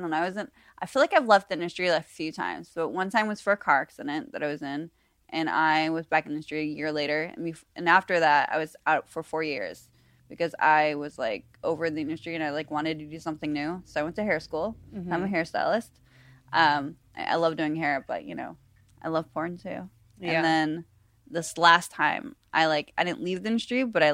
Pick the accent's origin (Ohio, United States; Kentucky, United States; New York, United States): New York, United States; Buffalo; And I'm from Buffalo, New York originally.